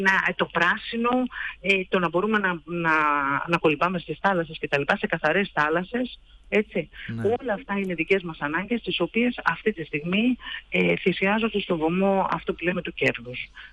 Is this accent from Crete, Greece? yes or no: no; Thessaloniki, Central Macedonia, Greece; τα φιλιά μου στη Θεσσαλονίκη, είναι η πατρίδα μου.